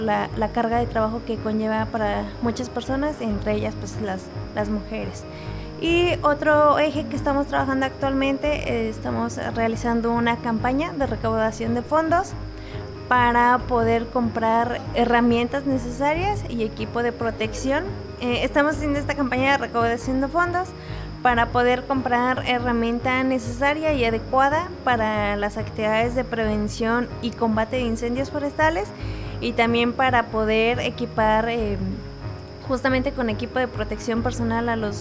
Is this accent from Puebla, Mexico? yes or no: yes; Zacatlán, Puebla, Mexico; tengo 30 años y vengo del municipio de Zacatlán, Puebla.